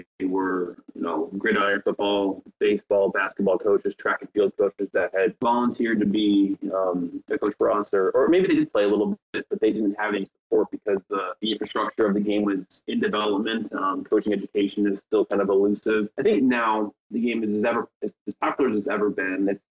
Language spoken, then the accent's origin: English; California, United States; I grew up in a community that had a lot of immigrants. And it was just I grew up in California, so we had 365 days of sunshine.